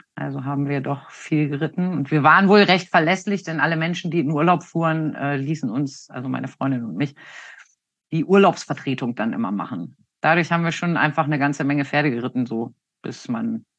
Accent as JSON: {"language": "German", "region": "Lower Saxony", "country": "Germany", "said": "Ich komme aus dem Raum Hannover. Da bin ich 1972 geboren, im Juni am 13."}